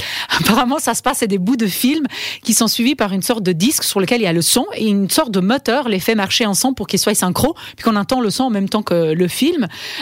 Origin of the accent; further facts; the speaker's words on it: Italy; French is a second language; C'est un truc qui s'est passé chez moi, en Italie.